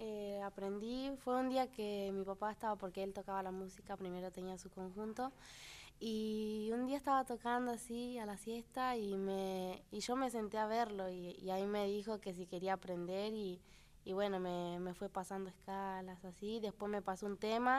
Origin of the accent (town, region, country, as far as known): Florencio Varela, Buenos Aires Province, Argentina; born there; also born or lived in Paraje La Nena, Santiago del Estero